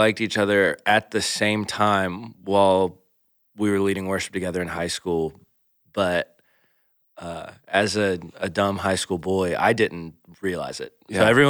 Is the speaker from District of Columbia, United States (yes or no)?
no; Atlanta, Georgia, United States; now in Macon, United States; we both grew up, born and raised in Atlanta, Georgia. But for the past 8 years, we've lived in Macon, Georgia